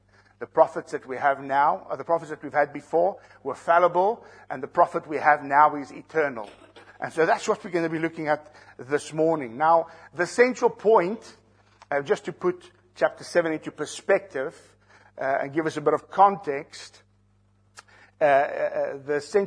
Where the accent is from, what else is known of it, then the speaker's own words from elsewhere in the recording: South Africa; I'm South African, so I can use that as an excuse.